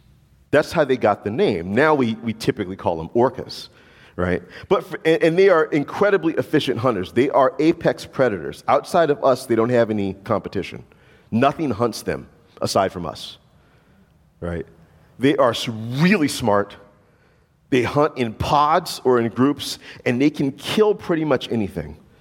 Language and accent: English; Deep South, United States; living in the Northwest now, a lot of you know I'm from the Deep South